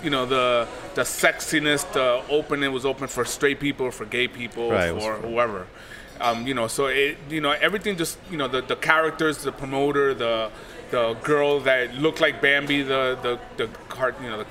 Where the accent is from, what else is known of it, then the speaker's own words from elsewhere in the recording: New York City, New York, United States; moved away as an adult; now in Miami, United States; Well, I'm originally from New York. I moved to Miami in 2002. I left New York right after 9/11